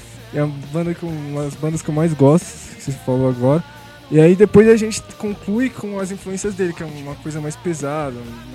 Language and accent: Portuguese; Barueri, São Paulo, Brazil; Então, nós somos de Barueri